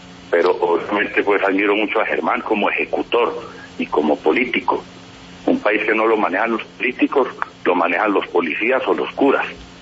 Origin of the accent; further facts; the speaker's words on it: Colombia; yo no estoy allá como colombiano, sino como ciudadano del mundo